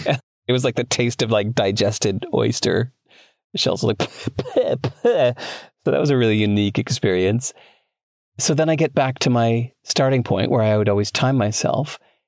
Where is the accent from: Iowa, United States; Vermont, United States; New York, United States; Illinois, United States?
Illinois, United States; Chicago; I grew up in Chicago. I'm looking at dolphins.